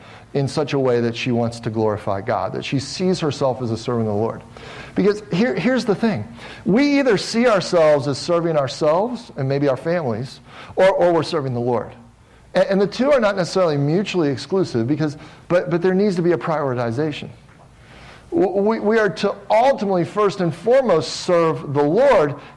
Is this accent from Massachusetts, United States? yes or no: no; Cincinnati, Ohio, United States; I lived in the Midwest in Ohio. I grew up in Cincinnati, Ohio.